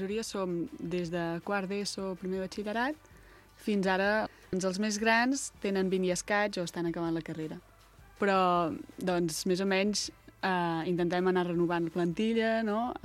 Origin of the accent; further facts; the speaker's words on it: Vilafranca del Penedès, Catalonia, Spain; la majoria ja som de Vilafranca